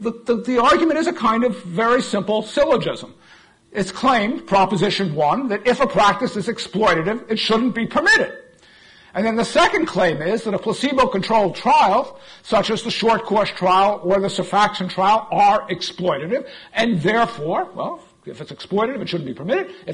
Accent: Vermont, United States; I come from Vermont, I still live up there, I commute down here

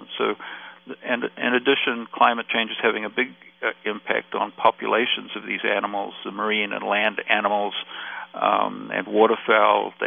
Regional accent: New Zealand; I grew up in New Zealand.

